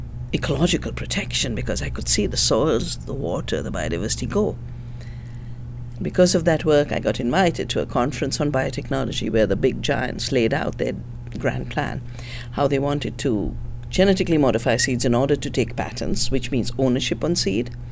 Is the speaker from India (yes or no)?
yes; the Himalaya, India; I'm from the Himalaya.